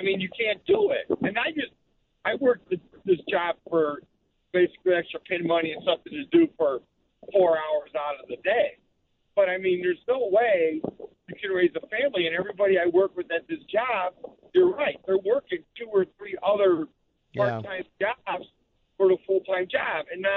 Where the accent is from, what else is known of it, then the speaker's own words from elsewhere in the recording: Chicago, Illinois, United States; also born or lived in Libertyville; Okay, and I grew up in Chicago, and then out in Libertyville.